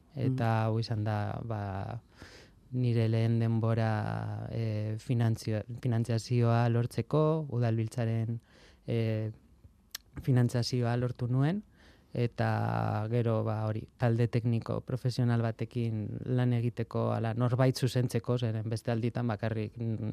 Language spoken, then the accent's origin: Basque; Karrantza, Basque Country, Spain; moved away; ni nire jaioterrira berriz joan nintzen Karrantzaranan eta bueno egon naiz uste dut Euskal Herritik kanpo ba igual 15 urte ala holako zerbait eta berriz nire herrira itzultzean